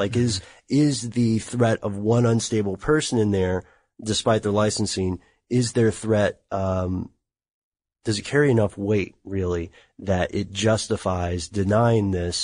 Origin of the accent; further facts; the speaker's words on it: Tennessee, United States; I'm from Tennessee, so. I always kind of thought it was normal growing up.